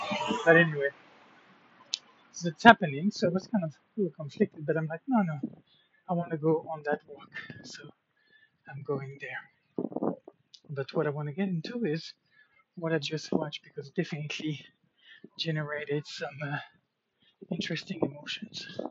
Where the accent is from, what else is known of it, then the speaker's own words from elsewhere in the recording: France; English is a second language; now in United States; I'm from France, you know, I'm white